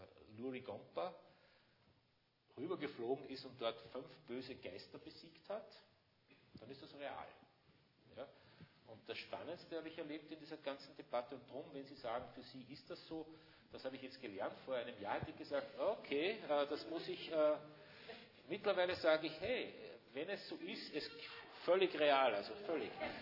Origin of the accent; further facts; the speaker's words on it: Austria; Ja, und dann bin ich da gestanden, so, als Österreicher.